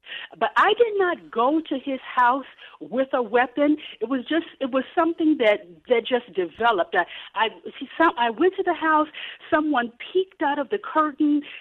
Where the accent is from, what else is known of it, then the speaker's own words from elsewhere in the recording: Illinois, United States; I grew up in 4155 South Lake Park. So in the projects on the south side.